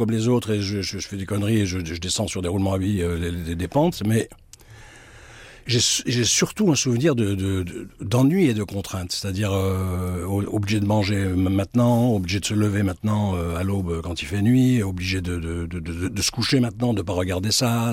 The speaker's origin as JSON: {"language": "French", "town": "Cannes", "region": "Provence-Alpes-Côte d'Azur", "country": "France", "said": "Quand on vient de Cannes, on peut être qu'impressionné par Paris."}